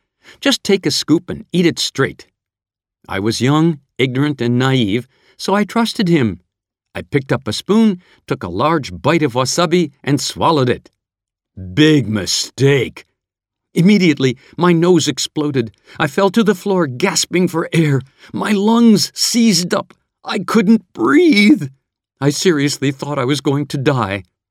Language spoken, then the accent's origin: English; Vancouver, British Columbia, Canada; As a boy growing up in Vancouver, I'd often visited Chinatown with my family.